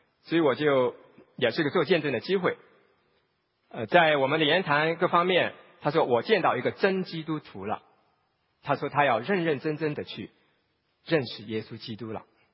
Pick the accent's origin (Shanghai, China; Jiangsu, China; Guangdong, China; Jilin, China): Jiangsu, China; Taizhou; 虽然我在中国大陆出生，有12年的时间都是在江苏泰州那个小城市当中啊，